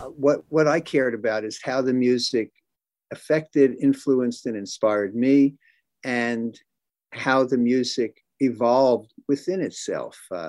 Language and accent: English; Brooklyn, New York, United States; I grew up in Brooklyn, so my original rock and roll was seeing the older kids on the corner hitting notes